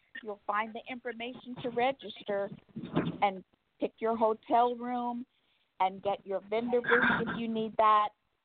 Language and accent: English; California, United States; now in Greensboro, United States; I moved here in North Carolina in January of 2019, and I'm from California.